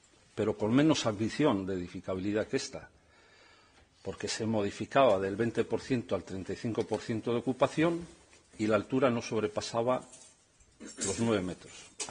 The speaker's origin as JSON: {"language": "Spanish", "town": "Laredo", "region": "Cantabria", "country": "Spain", "said": "Pero los que somos de Laredo sabemos"}